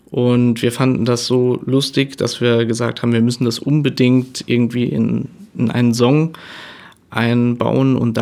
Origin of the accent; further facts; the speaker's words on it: Saarland, Germany; ich bin ja auch Wahl-Kaiserslauterner. Ich wohne auch mittlerweile wieder im Saarland. Also ich bin Saarländer